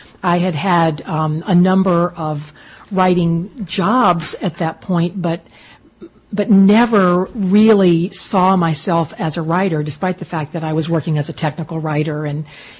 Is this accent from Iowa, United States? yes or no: yes; Iowa, United States; And every time I tell someone that I'm from Iowa, I think, I should be saying New York or California or something, because those areas seem to sort of match me a little bit better.